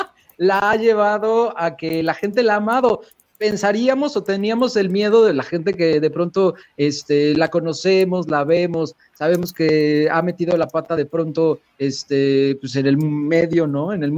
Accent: Morelos, Mexico; Fue en Tequesquitengo, Morelos, señores. Aquí, muy cerca, en mi pueblo.

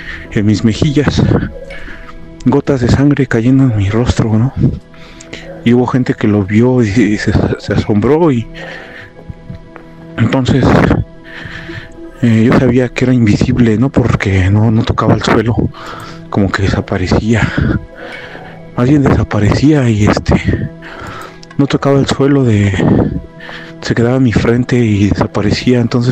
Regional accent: Tlalpan, Mexico City, Mexico; soy de aquí de Tlalpan.

